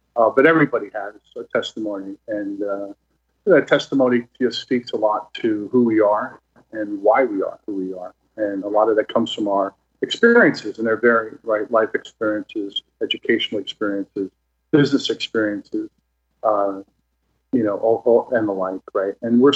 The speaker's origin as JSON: {"language": "English", "town": "New York City", "region": "New York", "country": "United States", "tie": "born or raised there", "said": "growing up in New York City, as you can imagine, is pretty intense"}